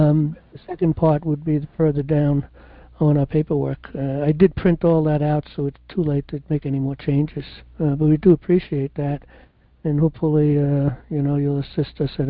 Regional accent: New York City, New York, United States; born there; I was born in New York City

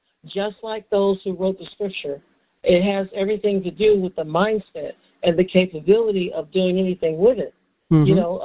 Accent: Connecticut, United States; also born or lived in Florida; obviously I was actually born there, but I grew up in Connecticut.

